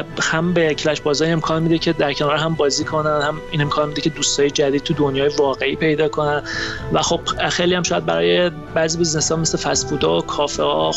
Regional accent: Iran; به عنوان یه ایرانی بازی ایرانی مصرف میکنم

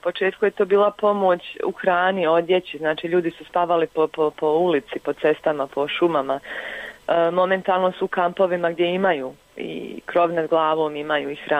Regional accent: Bosnia & Herzegovina; now in Switzerland; ono što je meni najviše smetalo u Švicarskoj kad sam došla iz Bosne i Hercegovine

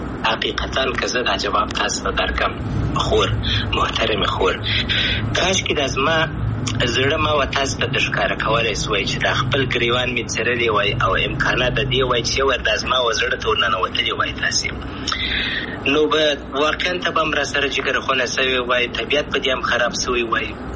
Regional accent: Afghanistan; افغانستان خو زما دی، زه افغان یم، انشاءالله بیا به افغانستان ته ولاړ سم

